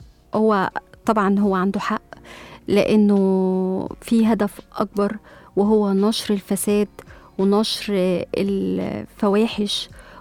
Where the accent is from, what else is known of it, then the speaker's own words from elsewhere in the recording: Egypt; احنا هنفضل احنا كمصريين ومتمسكين بديننا وبعقيدتنا